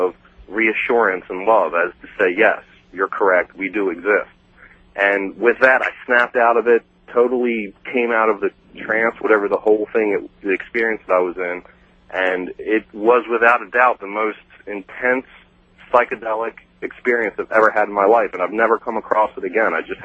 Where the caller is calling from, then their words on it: Baltimore, Maryland, United States; Baltimore, Maryland, live 105.7.